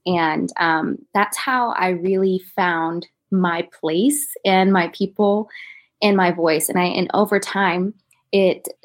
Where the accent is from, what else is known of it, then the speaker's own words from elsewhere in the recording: Fort Worth, Texas, United States; I'm actually from Fort Worth, Texas. And, on the southwest part.